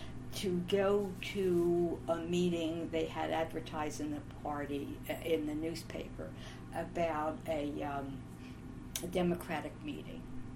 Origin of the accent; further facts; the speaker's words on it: Philadelphia, Pennsylvania, United States; And I said, no, I'm from Philadelphia.